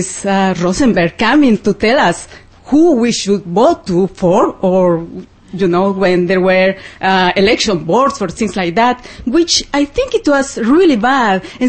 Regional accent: El Salvador; English is a second language; doesn't matter. … I'm from El Salvador

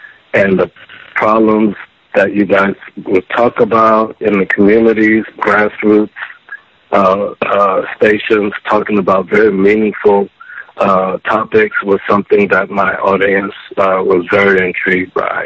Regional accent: Lafayette, Louisiana, United States; also born or lived in Chicago; now in Atlanta, United States; born and raised in Louisiana, but currently I live in Atlanta, Georgia. Lafayette, Louisiana.

